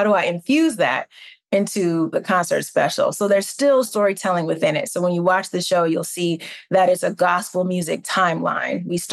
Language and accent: English; Newton, Georgia, United States; also born or lived in Newark, New Jersey; And even though I was born in Newark, New Jersey, I actually, my first 3 years, my formative years, I was raised in Newton, Georgia.